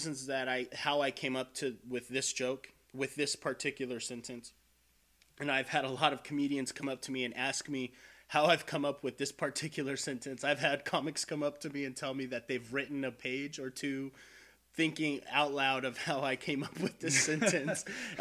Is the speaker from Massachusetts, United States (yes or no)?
no; Las Vegas, Nevada, United States; I definitely understand being born and raised in Vegas, the culture of homophobia that used to be Vegas